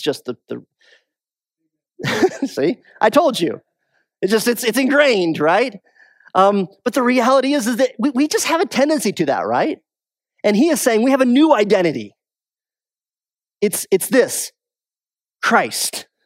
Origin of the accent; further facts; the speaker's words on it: Wyoming, United States; I'm from Wyoming